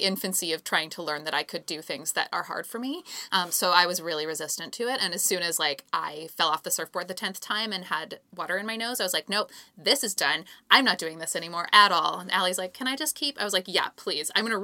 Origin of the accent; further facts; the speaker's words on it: Calgary, Alberta, Canada; I grew up in Calgary, but my grandma did have a pool, so I don't really have a huge excuse.